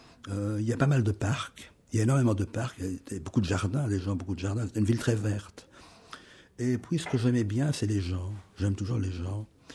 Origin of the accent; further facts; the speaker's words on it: Etterbeek, Brussels-Capital Region, Belgium; Je suis bruxellois, oui, je suis né à une commune de Bruxelles, Etterbeek, à Bruxelles, en 1939.